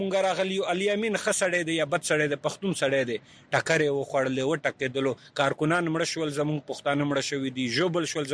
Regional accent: Khyber Pakhtunkhwa, Pakistan; زه به حیثیت د وزیرستان یو وګړی زما کور په 2009 اپریشن کې

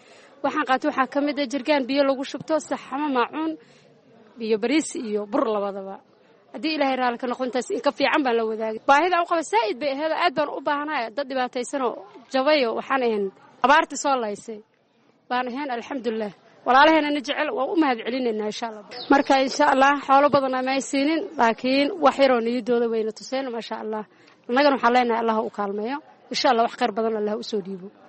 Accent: Kismayo, Jubaland, Somalia; waxaan ka imaaday Kismaayo.

